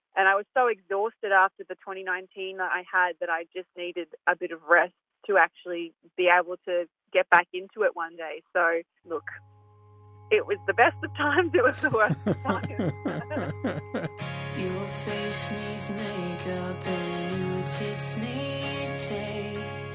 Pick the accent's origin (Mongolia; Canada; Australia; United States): Australia; Gladstone, Queensland; Coming from Gladstone and growing up in Central Queensland